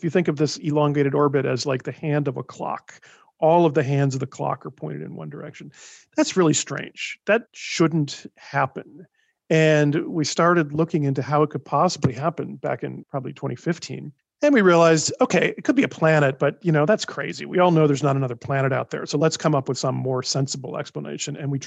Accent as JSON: {"language": "English", "region": "Alabama", "country": "United States", "tie": "born or raised there", "said": "I grew up in Northern Alabama, which if people know about Alabama, they might think, that's a weird place."}